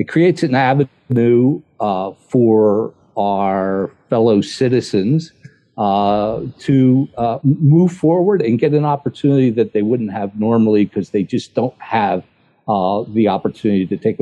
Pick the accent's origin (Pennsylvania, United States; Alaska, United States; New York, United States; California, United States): Pennsylvania, United States; Philadelphia; I'm a Philadelphian, and to bring it into my hometown has been particularly gratifying.